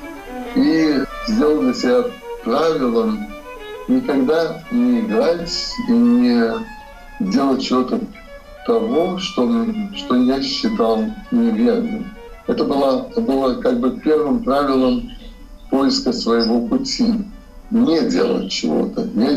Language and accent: Russian; Latvia; Я же был из Латвии. Я к чему? Я к тому, что Латвия, которая фактически есть страна моего рождения, есть моя родная территория.